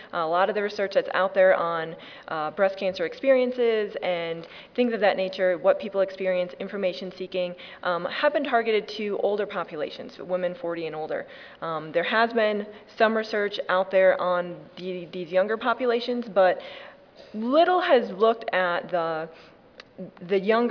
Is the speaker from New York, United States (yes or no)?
no; Tennessee, United States; I am from East Tennessee.